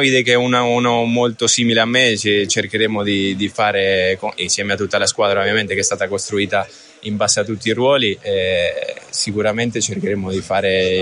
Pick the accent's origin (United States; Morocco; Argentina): Argentina; Penso come argentino, come tutti gli argentini